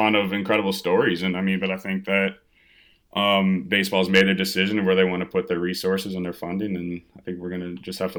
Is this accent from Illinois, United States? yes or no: yes; Evanston, Illinois, United States; also born or lived in Chicago; Yeah, I was born in Chicago, but did all my growing in Evanston, which is just north of the city.